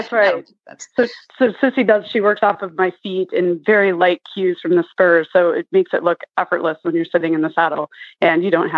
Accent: Michigan, United States; moved away as an adult; also born or lived in New York City; I've lived in the north, the east, the south, and now the west. I grew up in Michigan and had a childhood horse there. And then I moved to New York City after I finished school.

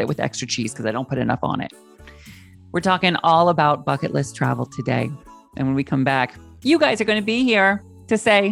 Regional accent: Mount Vernon, Washington, United States; From my neck of the woods. I grew up in Mount Vernon, Washington State.

